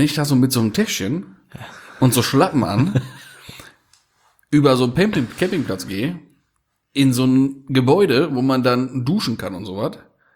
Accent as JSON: {"language": "German", "country": "Poland", "said": "ich bin Polin"}